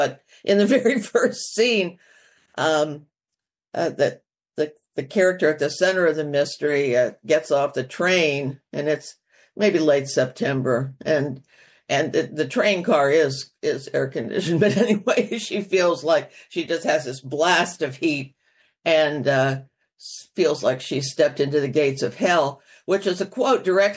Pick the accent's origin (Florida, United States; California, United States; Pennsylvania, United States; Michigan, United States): Florida, United States; Orlando; also born or lived in Williamsburg, Virginia; I'm speaking of growing up in Orlando, but somehow I managed to always live in tourist towns